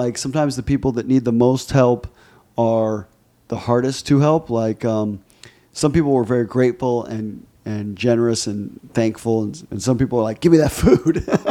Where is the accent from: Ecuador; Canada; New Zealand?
Ecuador; now in United States; So longtime listeners might know that I was raised in Ecuador. That was where I spent most of my childhood.